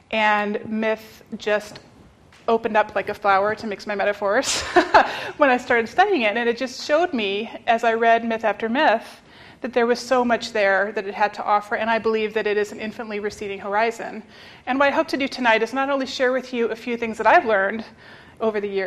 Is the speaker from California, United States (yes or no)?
no; Alaska, United States; I was thinking about growing up in Alaska, as I did.